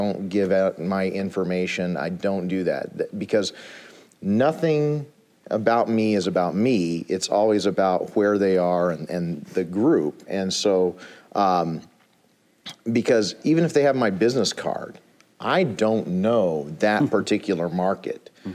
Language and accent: English; Illinois, United States; I'm from Illinois.